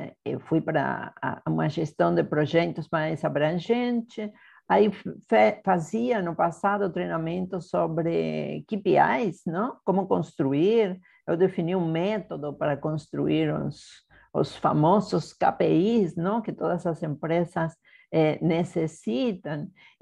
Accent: Argentina; Portuguese is a second language; also born or lived in Brazil; sou argentina. Eu morei bastantes anos no Brasil

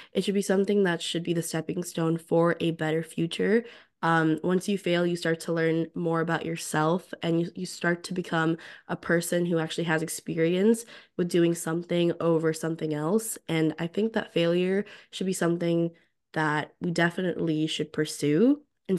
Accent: California, United States; because I'm from the Silicon Valley

